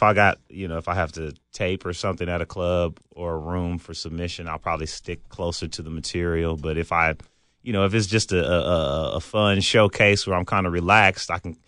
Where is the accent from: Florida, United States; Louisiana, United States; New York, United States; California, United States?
California, United States; Oakland; now in Los Angeles, United States; when I'm in San Francisco and I mention that I live in Los Angeles, but I'm from the Bay Area, it goes from yay to boo. Like I'll say, hey, I'm from Oakland.